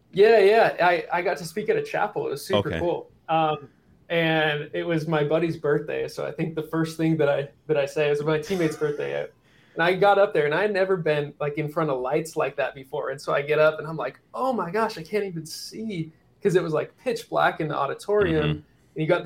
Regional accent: Salt Lake City, Utah, United States; and I grew up in Salt Lake City. So like you had winters, you had cold

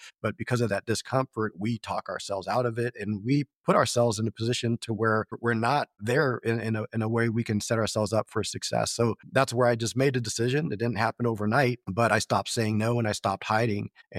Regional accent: Pasadena, California, United States; also born or lived in Marina Del Rey / Covina; grew up in the Los Angeles area. And for those familiar with that, I grew up in Pasadena, parts of LA, and Marina Del Rey later on, and Covina, just different parts of basically Southern California right around Los Angeles.

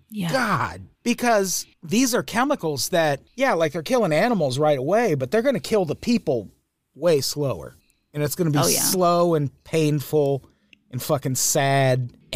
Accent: Peoria, Illinois, United States; Because when I was a kid, we would go to Six Flags in St. Louis a lot because I grew up in Peoria, Illinois.

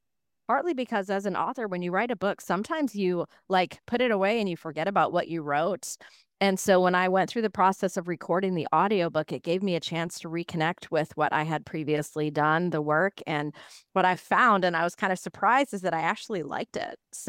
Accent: Baltimore, Maryland, United States; born there; I was born in Baltimore, Maryland, which is where you live

